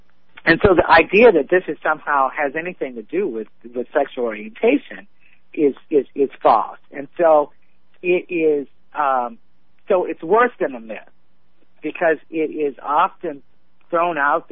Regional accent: Maryland, United States; there are friends of mine who live here in my home state of Maryland

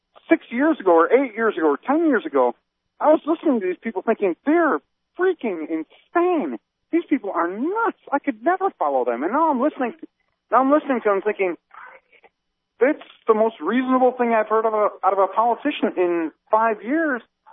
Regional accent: Chicago, Illinois, United States; I'm from Chicago. I'm a Daily guy. I'm from Chicago.

